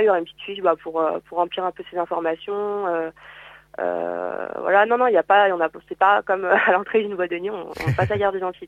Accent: Grenoble, Auvergne-Rhône-Alpes, France; Bah moi du coup je viens de Grenoble.

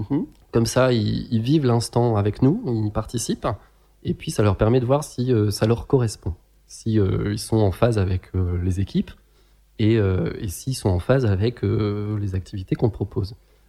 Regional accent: Grenoble, Auvergne-Rhône-Alpes, France; Moi, je suis de Grenoble.

